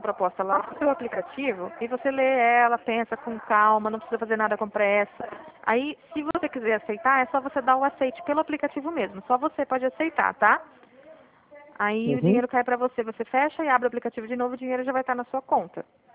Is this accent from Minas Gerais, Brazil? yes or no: no; Dracena, São Paulo, Brazil; also born or lived in Bauru; Eu sou de Dracena. O meu DDD é 14, tá? Porque eu morava em Bauru até o ano passado.